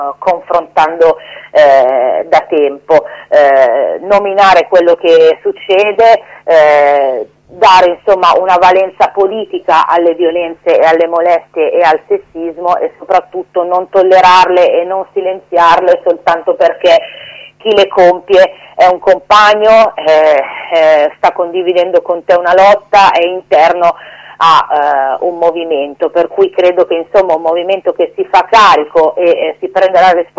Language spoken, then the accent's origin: Italian; Turin, Piedmont, Italy; tavolo che come torinesi, insomma, abbiamo fortemente voluto